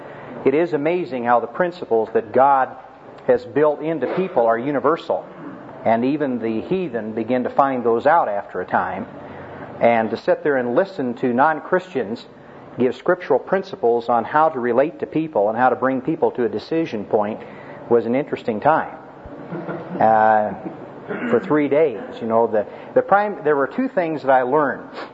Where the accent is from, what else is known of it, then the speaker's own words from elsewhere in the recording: Kansas, United States; born there; but I was born in Kansas at an early age.